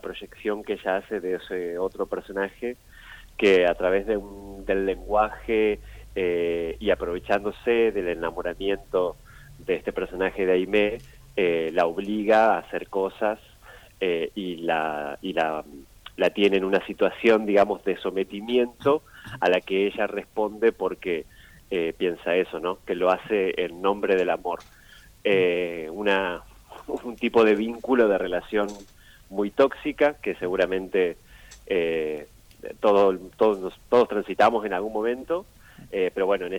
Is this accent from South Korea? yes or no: no; Gualeguay, Entre Ríos, Argentina; Nosotros somos de Gualeguay, Entre sí. Ríos.